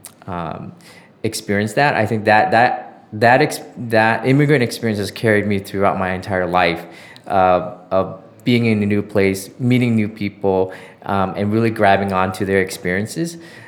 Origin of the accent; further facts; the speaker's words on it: California, United States; And I grew up in Orange County, you know, where it was warm, and, you know, there's no such thing as winter in Southern California.